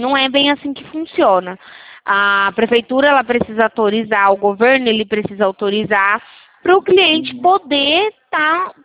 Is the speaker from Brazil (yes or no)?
yes; São Paulo, Brazil; eu sou aqui da Central, né? A gente fala aqui de São Paulo.